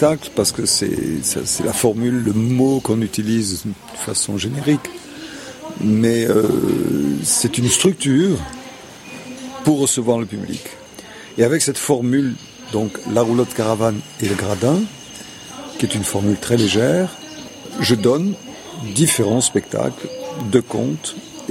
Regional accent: Provence-Alpes-Côte d'Azur, France; je suis provençal.

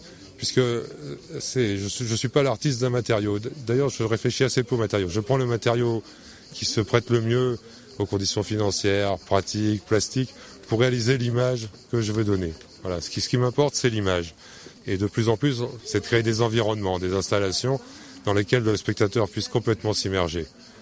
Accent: Manosque, Provence-Alpes-Côte d'Azur, France; J'ai grandi donc à Manosque, enfin pas à Manosque exactement, j'ai grandi dans la campagne avec mon premier voisin à 1 km.

